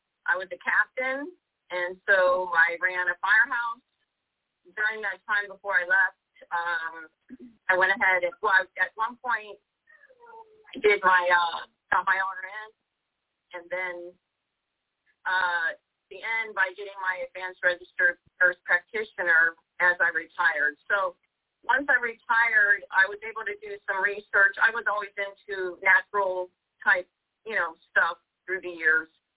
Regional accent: Miami, Florida, United States; also born or lived in Hialeah; I was born in Hialeah, Florida. So lived in Miami my whole life.

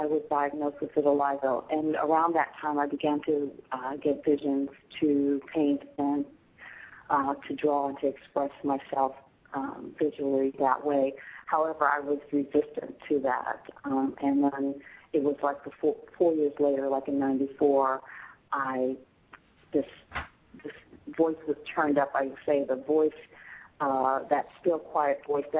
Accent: California, United States; I grew up predominantly in the San Francisco Bay Area, and predominantly black, all black community.

